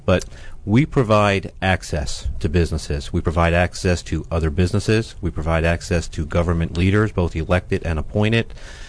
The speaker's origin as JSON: {"language": "English", "town": "Philadelphia", "region": "Pennsylvania", "country": "United States", "tie": "born or raised there", "moved": "yes", "said": "No, I'm originally from Philadelphia. Came down here 15 years ago."}